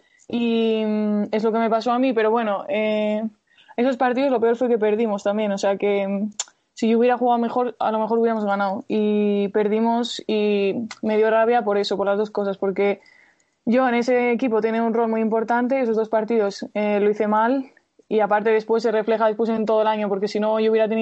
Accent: Spain; a mí como española eso no me gusta

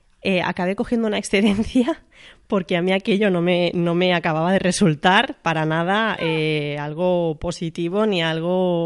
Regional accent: Cornellà de Llobregat, Catalonia, Spain; Cornella, de Llobregat.

